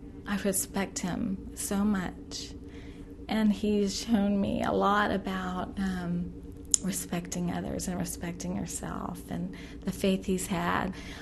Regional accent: United States; I hope I am a good ambassador for my country, because I am proud that I'm an American.

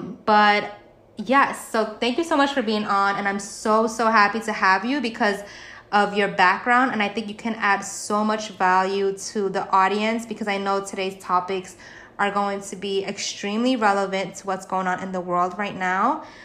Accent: Brooklyn, New York, United States; I'm a native too, and I'm currently living in Brooklyn. So shout out to being a New Yorker.

